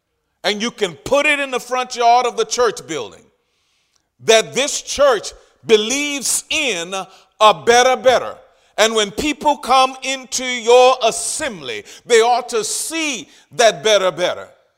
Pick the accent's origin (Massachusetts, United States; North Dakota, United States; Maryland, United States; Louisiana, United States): Louisiana, United States; because I'm from Louisiana and we don't do too good with the TH words.